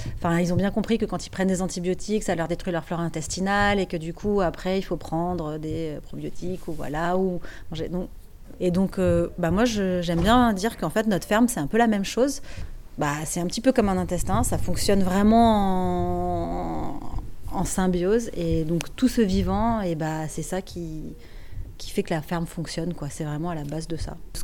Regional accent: Auvergne-Rhône-Alpes, France; c'est très vallonné chez nous, en Ardèche.

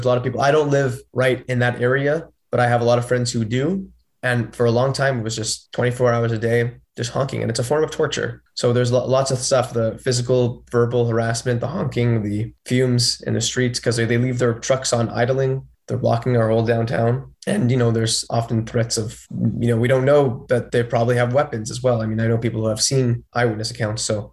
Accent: Montreal, Quebec, Canada; my parents live in Montreal, right? They're watching it. I'm from Montreal

